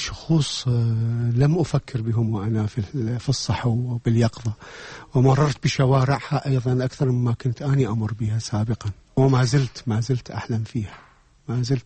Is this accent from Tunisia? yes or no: no; Iraq; moved away; مدينتي الطريفة، المدينة الصغيرة الجميلة الفقيرة، تقع على ضفاف دجلة ويحوطها دجلة من 3 جهات، على فكرة شبه جزيرة، هي بها خصال وصفات الريف والعاصمة، يعني هي قريبة 80 كيلومتر عن بغداد، بسيطة فقيرة طيبة.